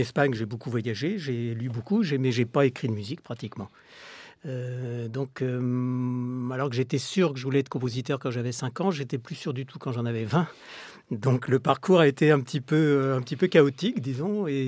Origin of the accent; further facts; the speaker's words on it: Rome, Lazio, Italy; born there; D'abord, je retrouvais ma ville natale, parce que je suis né à Rome.